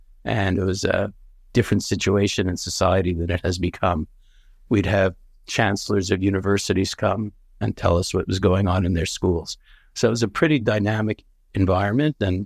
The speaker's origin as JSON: {"language": "English", "town": "Montreal", "region": "Quebec", "country": "Canada", "tie": "born or raised there", "said": "I grew up in Montreal. My father was a Congregational rabbi. Growing up in Quebec in the 60s and 70s was interesting"}